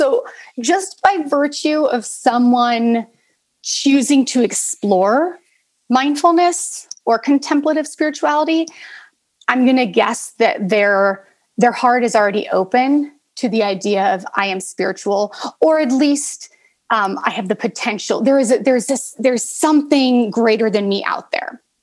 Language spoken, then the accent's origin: English; Ohio, United States; born there; now in Boston, United States; I'm in the Boston area. Right. I'm in New England. And so I think I've been here a couple of decades. I was born in Ohio, which was a very different climate